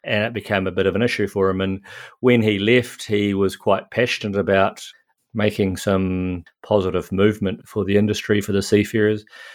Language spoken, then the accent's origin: English; New Zealand; now in Hamburg, Germany; So I'm actually a Kiwi, a New Zealander living in Hamburg, Germany. So I've been here about 9 years now.